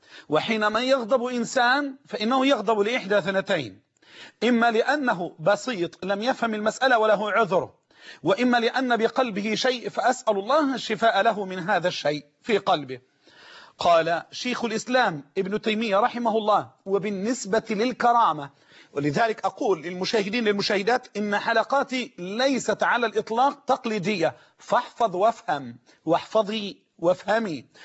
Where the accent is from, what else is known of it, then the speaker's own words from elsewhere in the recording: Egypt; اللي هو الصريف اللي بنقول عليه عندنا في مصر الصريف